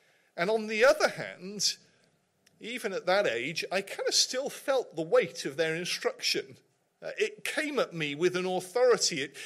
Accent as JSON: {"language": "English", "region": "Wales", "country": "United Kingdom", "said": "And I say that as a Welshman."}